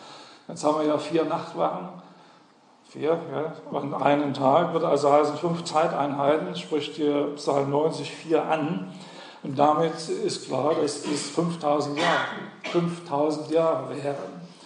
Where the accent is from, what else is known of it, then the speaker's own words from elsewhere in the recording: Hesse, Germany; besonders in Hessen, wo ich herkomme. Deshalb weiß ich das.